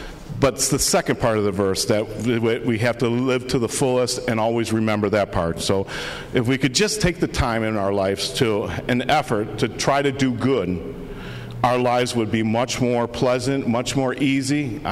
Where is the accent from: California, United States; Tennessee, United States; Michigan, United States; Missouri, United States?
Michigan, United States; moved away as an adult; now in Scranton, United States; I know when I moved from Michigan, I had my family. I lived in Michigan all my life, and around 33 years, I felt like God's pulling for me to come to Scranton.